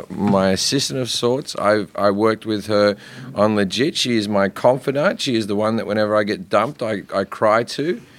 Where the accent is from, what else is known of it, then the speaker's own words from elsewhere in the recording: Australia; I'm Australian. I don't speak foreign.